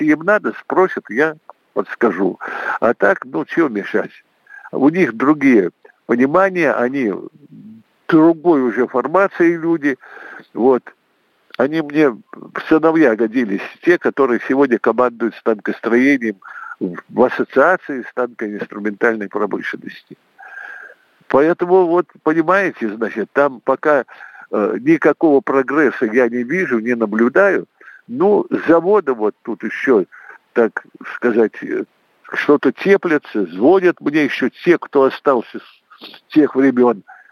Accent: Saint Petersburg, Russia; поскольку он питерский и я питерский.

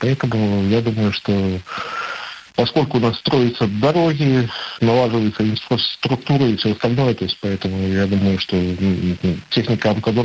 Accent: Belarus; now in Russia; Сам я белорус, хотя уже, наверное, 30 год здесь живу, в Башкортостане. Прикипел, можно уже сказать, к региону.

